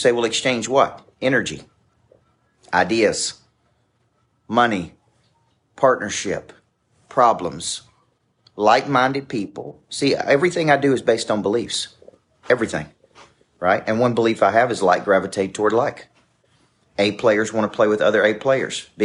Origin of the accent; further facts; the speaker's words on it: Woodbury, Tennessee, United States; I mean, I'm from Woodbury, Tennessee. I never fit in.